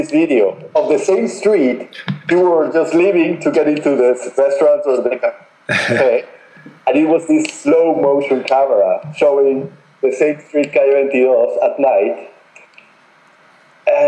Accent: Bogotá, Bogotá D.C., Colombia; English is a second language; because I'm from Bogota, I was born there, I know the city pretty well.

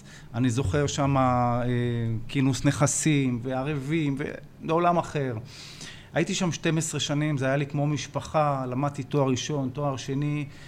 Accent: Ramat HaSharon, Tel Aviv District, Israel; אני בן 56, אני מרמת השרון, יש לי 3 ילדים

